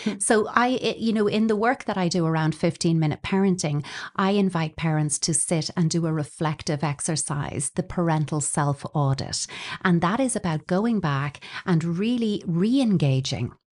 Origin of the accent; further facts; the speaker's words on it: Ireland; you know, in Ireland, we're speaking English primarily to our children.